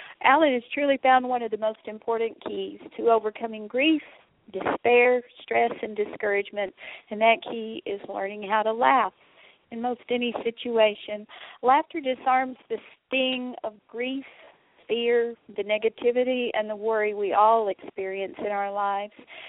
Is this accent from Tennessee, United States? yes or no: yes; Memphis, Tennessee, United States; because I'm from Memphis, Tennessee